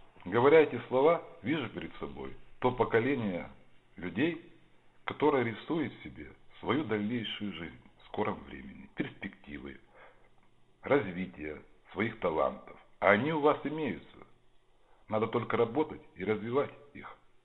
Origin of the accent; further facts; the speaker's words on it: Astana, Kazakhstan; born there; Родился в Казахстане, в городе Целинограде, ныне Астана.